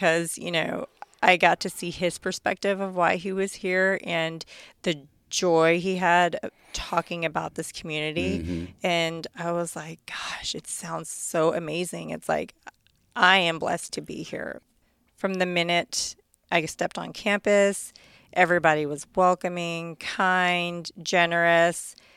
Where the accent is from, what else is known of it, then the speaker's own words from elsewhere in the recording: Chicago, Illinois, United States; born there; Well, I was born in Chicago, so I can kind of get a little bit of it.